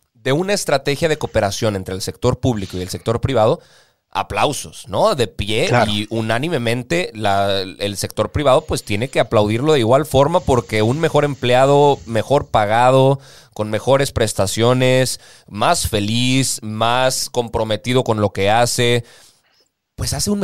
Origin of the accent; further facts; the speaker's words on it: Mexico; Hay cosas que podemos rescatar como mexicanos.